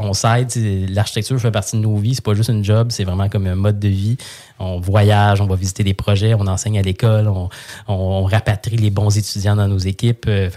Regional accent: Saint-Hyacinthe, Quebec, Canada; moi, je viens de Saint-Hyacinthe, je viens d'une famille... J'ai envie de dire pas d'agriculteur, mais tu sais, Saint-Hyacinthe, c'est très agricole.

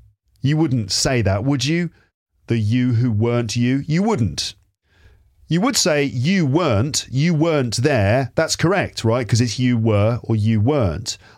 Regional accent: United Kingdom; and yes, I say scheduled, not scheduled, because I'm British.

